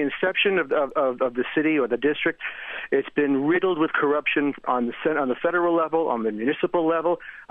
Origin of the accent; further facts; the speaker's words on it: New York, United States; now in Raleigh, United States; Well, I'm actually a New Yorker. I'm just here in Raleigh.